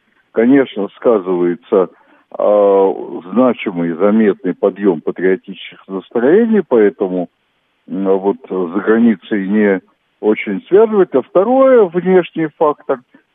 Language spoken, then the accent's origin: Russian; Moscow, Russia; born there; мама из Новороссийска, приехали и работали, учились в Москве, я родился в Москве, мой старший брат родился в Москве.